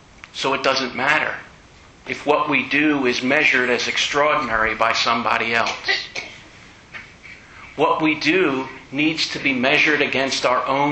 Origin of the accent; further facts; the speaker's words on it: United States; Something of which I'm proud because I'm an American.